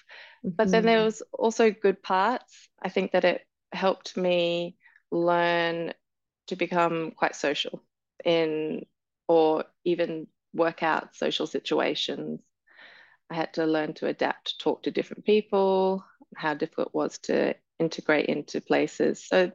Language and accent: English; Brisbane, Queensland, Australia; also born or lived in United Kingdom / Sydney, Australia; grew up in Brisbane, and then we moved a bit to the UK for about 2 years, and then finished my high school in Sydney in the North Shore.